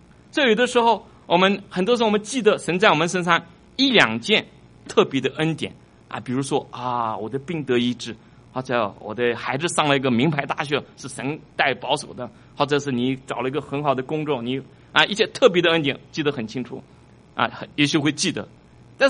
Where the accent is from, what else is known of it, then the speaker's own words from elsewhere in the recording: China; 兄弟我已经是从大陆来的，那以前我在大陆有工作过，那个时候在大概八几年的时候啊